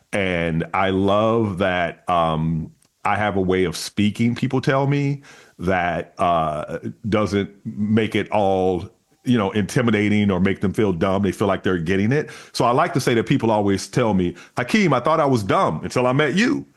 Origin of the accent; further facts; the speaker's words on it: Mississippi, United States; accent: Southern; moved away; as a Southerner myself, who I did change the way I speak to be understood, because nobody understood me when I left Mississippi